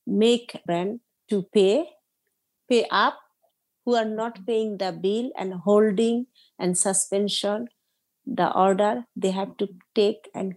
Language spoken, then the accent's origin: English; Dhaka, Dhaka Division, Bangladesh; born there; English is a second language; I was born in Bangladesh, Dhaka City, 1973.